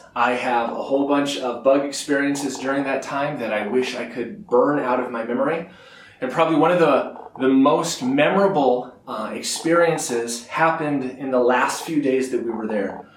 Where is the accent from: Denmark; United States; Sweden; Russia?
United States; Colorado; I grew up in Colorado. It was super cold there.